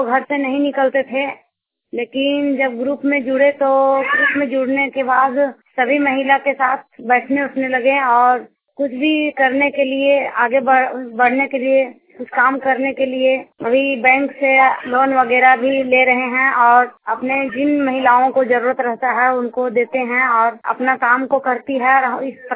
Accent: Kusumba, India; मैं कुसुम्बा की रहने वाली हूँ।

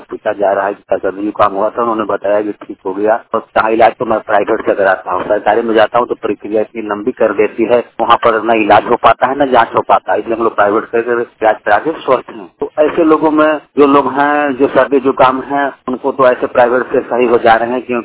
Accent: Jharkhand, India; now in Palamu, India; मैं गढ़वा जिला से हूँ, फिलहाल मैं फुलामू का निवासी हूँ

